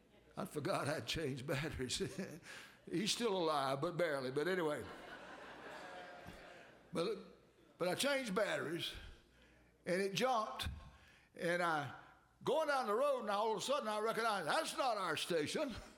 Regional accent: Haines City, Florida, United States; also born or lived in Georgia; I came to Haines City from Georgia Country School, and the building's tore down now, but right over here in the middle of the end of the third grade, and graduated here in Haines City School.

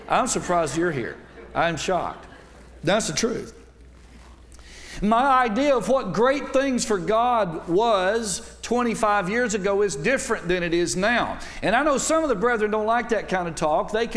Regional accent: Coleman, Alabama, United States; And I'm from Alabama. I'm from Coleman, Alabama, though. That's north Alabama.

